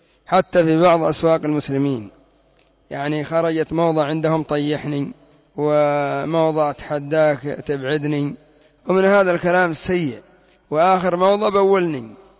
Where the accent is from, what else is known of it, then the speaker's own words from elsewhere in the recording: Yemen; نحن عندنا في اليمن ما زال الأمر إلى خير في كثير من المدن